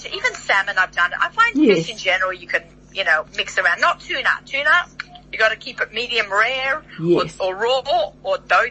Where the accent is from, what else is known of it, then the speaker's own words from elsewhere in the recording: Australia; I've met so many South Africans over my lifetime being an Australian.